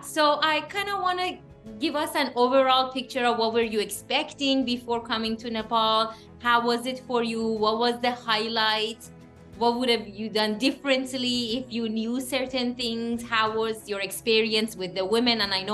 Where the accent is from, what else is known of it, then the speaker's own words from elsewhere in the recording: Iran; we grew up in Iran and we have that experience